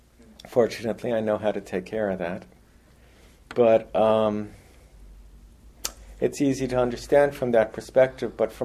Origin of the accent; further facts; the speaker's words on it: Roslyn, New York, United States; being white in America in the 20th century and growing up in Roslyn, Long Island